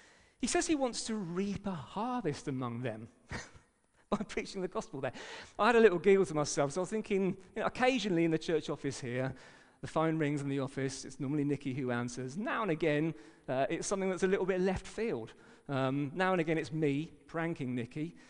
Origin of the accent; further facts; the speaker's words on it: England, United Kingdom; As particularly English people, you don't invite yourself round.